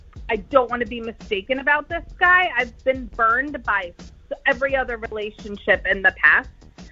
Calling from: Newport News, Virginia, United States; Hey, guys. … from Newport News.

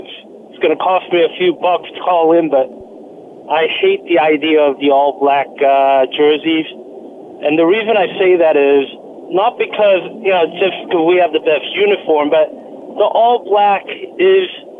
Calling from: South Korea; I'm calling in from South Korea.

